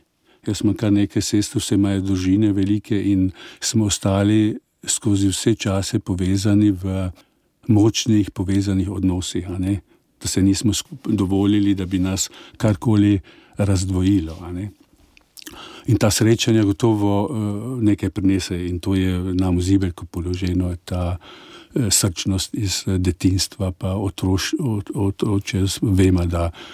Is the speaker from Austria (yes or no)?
yes; Carinthia, Austria; also born or lived in Klagenfurt / Salzburg; Odraščal sem v Podjuni na avstrijskem Koroškem